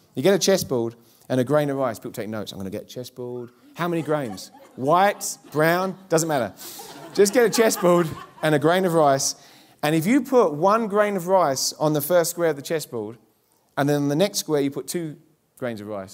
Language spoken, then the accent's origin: English; England, United Kingdom; a lady from my hometown in England, little hometown in England